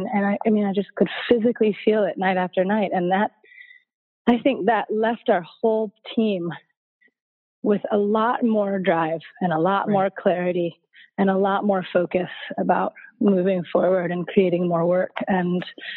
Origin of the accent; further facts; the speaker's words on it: Atlanta, Georgia, United States; I'd been working in the prison community in Atlanta in my hometown.